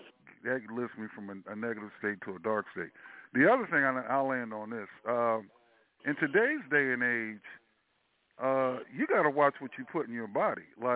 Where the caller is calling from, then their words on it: Florida, United States; Yeah, L.A., Central Florida.